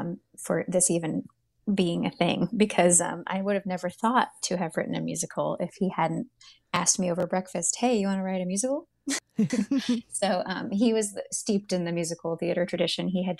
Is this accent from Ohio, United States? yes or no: no; Louisville, Kentucky, United States; I'm from Louisville originally. I wrote on the crew team in college.